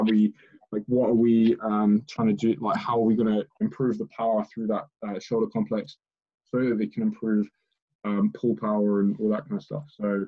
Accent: England, United Kingdom; Because growing up in England, everyone who wants to be an S&C or sports tends to want to go into football.

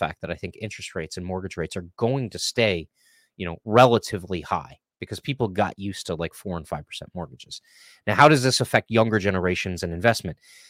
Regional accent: New Jersey, United States; interestingly enough, you know, New Jersey saw net inflows from, you know, the COVID pandemic. And, you know, my home state has seen property prices hold up.

